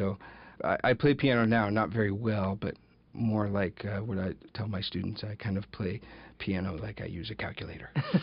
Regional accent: Ithaca, New York, United States; I grew up in Ithaca. I moved here right before kindergarten.

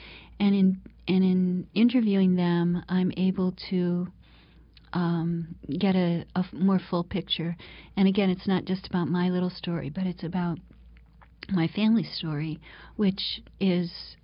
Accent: Clayton, New York, United States; Oh, I grew up in the St. Lawrence River in this little town called Clayton, where my father came from, and his father and my great grandfather

